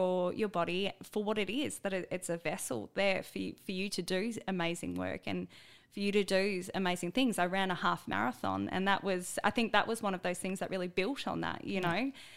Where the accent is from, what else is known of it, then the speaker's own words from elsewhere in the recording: Australia; You think I would know that, given being this Australian designer, yeah.